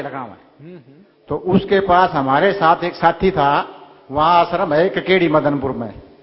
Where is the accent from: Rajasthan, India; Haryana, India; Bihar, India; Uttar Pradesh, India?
Haryana, India; Charkhi Dadri; मैं चरखी दादरी हरियाणा से हूँ, मैं बैंक में सर्विस करता हूँ